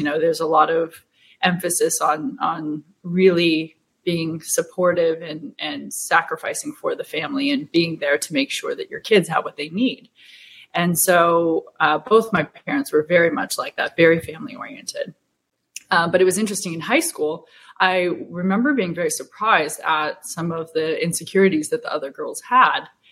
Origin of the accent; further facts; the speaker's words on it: California, United States; We grew up in California, so there's a decent mix of cultures that we're surrounded by.